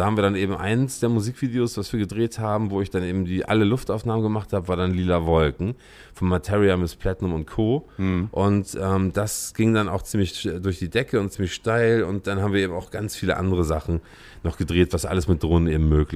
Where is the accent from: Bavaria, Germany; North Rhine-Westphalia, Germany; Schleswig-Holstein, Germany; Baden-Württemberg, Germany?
Schleswig-Holstein, Germany; Lübeck; moved away as an adult; now in Berlin, Germany; Ich bin Lübecker. Ich komme aus Lübeck ursprünglich. Und bin eben 2001 nach Berlin gezogen, erst mal von Lübeck aus.